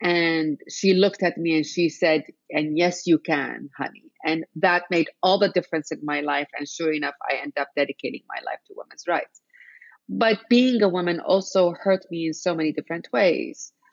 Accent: Baghdad, Baghdad Governorate, Iraq; English is a second language; If you haven't figured it out from my accent, I'm born and raised in Baghdad, Iraq.

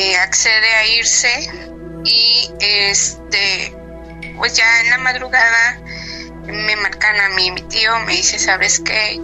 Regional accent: Xalapa, Veracruz, Mexico; Pues como ya lo comentó usted, soy de Jalapa, Veracruz.

